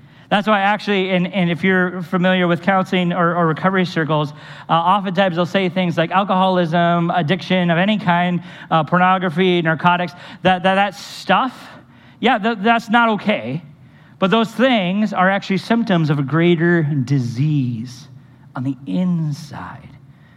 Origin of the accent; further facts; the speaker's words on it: Minnesota, United States; And yes, certainly we want to run for it, especially growing up in Minnesota.